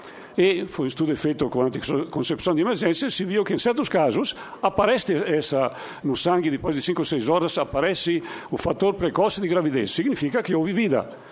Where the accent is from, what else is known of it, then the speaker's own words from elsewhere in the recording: Italy; Portuguese is a second language; moved away as an adult; now in Brazil; eu sou natural da Itália, brasileiro também, a partir de vim para o Brasil em 74